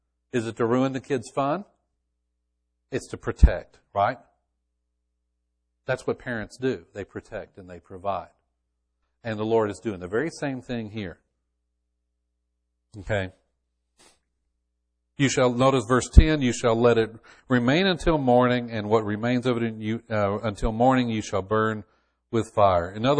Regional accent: Texas, United States; Sounds good to me, being a Texan.

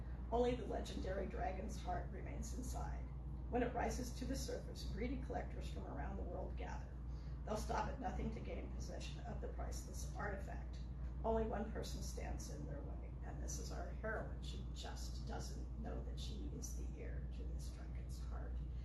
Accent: California, United States; I'm from the Bay Area in California, and so my family was all there when I was little

